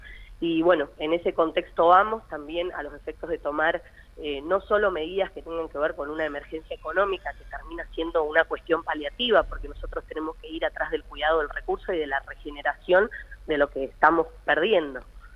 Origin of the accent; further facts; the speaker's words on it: San Antonio Oeste, Río Negro, Argentina; Bueno, yo particularmente soy de San Antonio